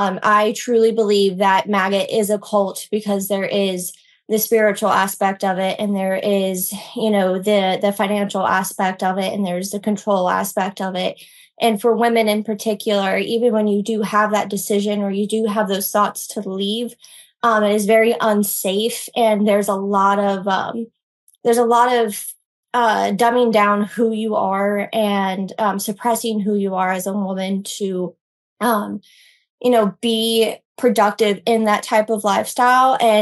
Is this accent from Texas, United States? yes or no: no; Ohio, United States; moved away as an adult; now in North Carolina, United States; I was actually born and raised in Ohio, and I moved to North Carolina when I was 18.